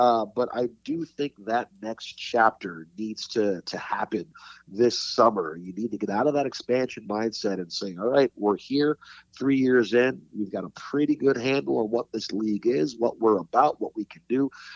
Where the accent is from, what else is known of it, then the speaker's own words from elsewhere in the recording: Detroit, Michigan, United States; so I grew up in Detroit. I grew up in the late 90s. Hockey town